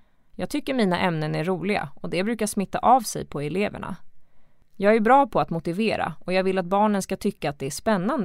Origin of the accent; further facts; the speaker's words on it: Falun, Dalarna County, Sweden; moved away as an adult; now in Gothenburg, Sweden; Jag kommer ursprungligen från Falun, men flyttade hit till Göteborg när jag började min utbildning till lärare för 5 år sedan.